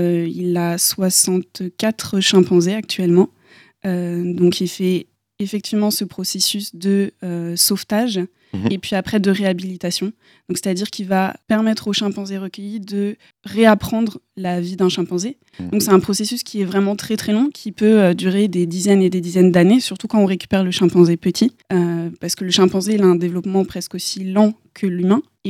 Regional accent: northern France, France; now in Angers, France; je viens initialement du nord de la France, et puis j'ai déménagé il y a quand même quelques années de ça, ici dans la région angevine.

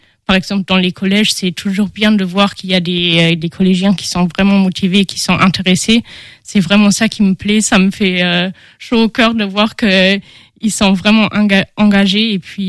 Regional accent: Osnabrück, Lower Saxony, Germany; French is a second language; now in France; j'ai 20 ans et je viens de l'Allemagne, d'Osnabrück, qui est la ville jumelle d'Angers.

